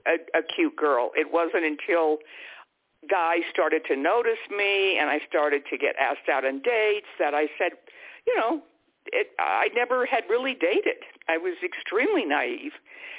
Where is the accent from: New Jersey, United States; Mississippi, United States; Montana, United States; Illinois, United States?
Montana, United States; Missoula; also born or lived in California; I went to school in Missoula, Montana, and that's where I grew up. My father, I was born in California, but my parents were divorced.